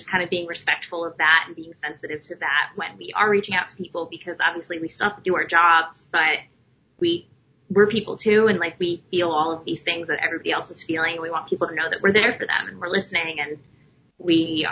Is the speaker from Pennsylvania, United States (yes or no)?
no; New Jersey, United States; My story isn't all that exciting. I'm from New Jersey. I went to school in New York City.